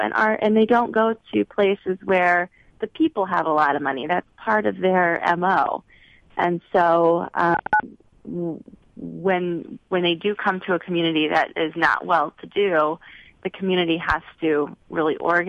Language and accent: English; Michigan, United States; I did. I was raised in Michigan, and my dad was a dairy farmer.